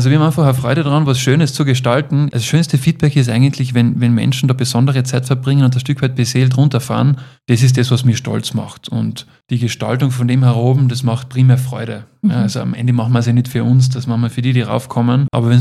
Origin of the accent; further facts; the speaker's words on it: Carinthia, Austria; Ich bin am Ostersee aufgewachsen, da war dann einfach immer Nebel im Herbst, weil natürlich die Kärntner Seenplatte dampft ab